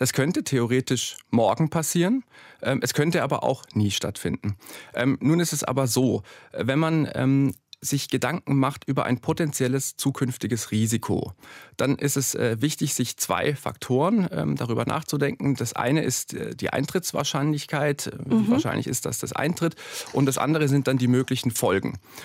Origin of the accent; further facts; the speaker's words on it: Trossingen, Baden-Württemberg, Germany; also born or lived in Freiburg; Ja, also Trossingen ist meine Heimatstadt. Ich bin zwar nicht in Trossingen geboren, Trossingen hat kein Krankenhaus, aber ich bin in Trossingen aufgewachsen, dort zur Schule gegangen, Abitur gemacht. Dann habe ich in Freiburg studiert, habe dort auch über 10 Jahre lang gelebt.